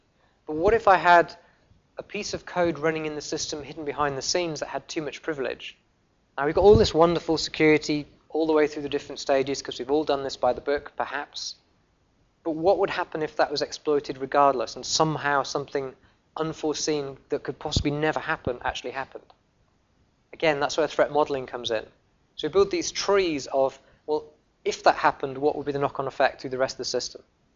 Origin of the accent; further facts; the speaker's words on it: Yorkshire and the Humber, United Kingdom; I'm a Yorkshireman, you probably wouldn't guess by my accent